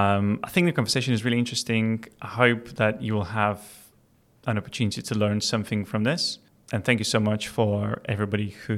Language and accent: English; Lithuania; moved away; also born or lived in Leeds, United Kingdom / Manchester, United Kingdom; I'm from Lithuania originally as well. So I've been here 3 years now.